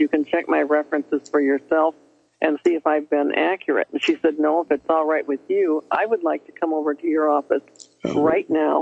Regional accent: Fort Wayne, Indiana, United States; was going to be speaking in Fort Wayne, Indiana, my hometown, at the YMCA

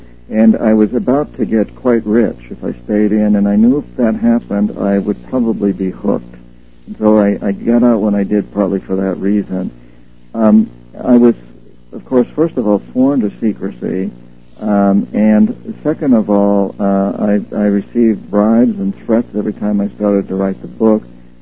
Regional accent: United States; I'm ashamed to admit, as an American, that is our stance.

